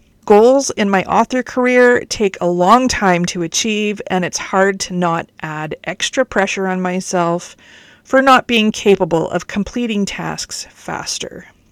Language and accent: English; Canada; I'm a Canadian author